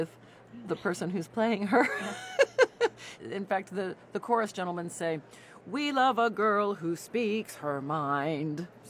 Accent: Southwest, United States; You know, I come from the Southwest and I find myself in an international operatic stratosphere

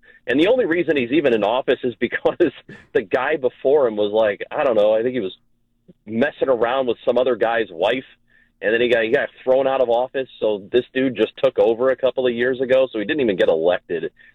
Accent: Granite City, Illinois, United States; I am from the Metro East. My hometown of Granite City is in the Metro East. My mom still lives there.

